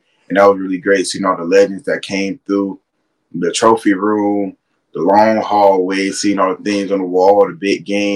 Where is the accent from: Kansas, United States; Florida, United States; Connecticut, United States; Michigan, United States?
Florida, United States; me and my family, we're from South Florida